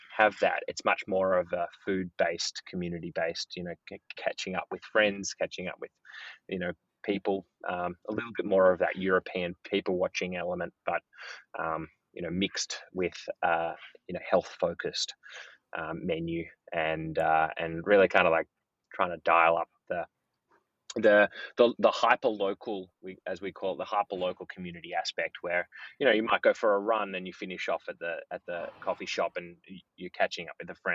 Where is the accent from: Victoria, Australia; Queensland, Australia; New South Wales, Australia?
Victoria, Australia; Melbourne; I'm from Melbourne.